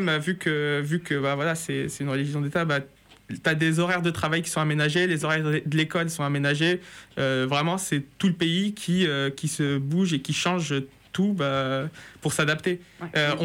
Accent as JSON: {"language": "French", "country": "Morocco", "tie": "born there", "said": "moi, je suis né au Maroc"}